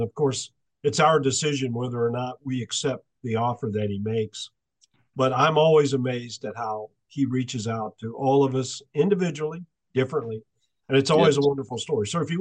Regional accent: Florida, United States; I have, and it's because I grew up in Florida.

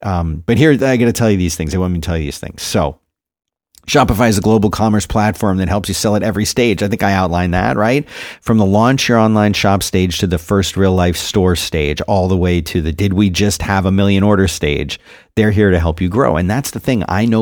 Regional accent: Philadelphia, Pennsylvania, United States; Okay, so I'm from Philly. I love the Eagles.

